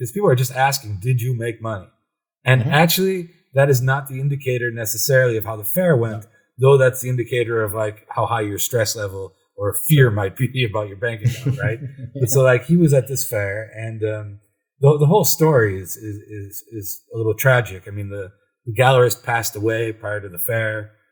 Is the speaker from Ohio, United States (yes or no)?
yes; Cleveland, Ohio, United States; Yeah, I'm from Cleveland, yeah. Ohio.